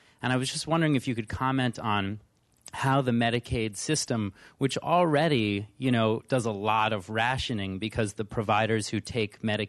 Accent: Connecticut, United States; I'm actually from Connecticut. I've worked in a lot of the towns you were mentioning there.

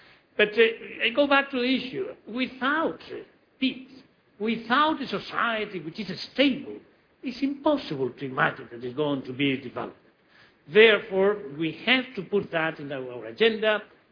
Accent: Kinshasa, DR Congo; I come from Kinshasa

